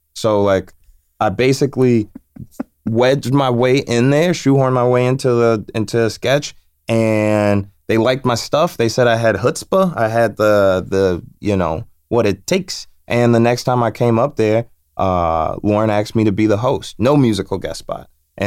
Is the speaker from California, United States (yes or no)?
no; Chicago, Illinois, United States; I'm from Chicago. I used to do improv.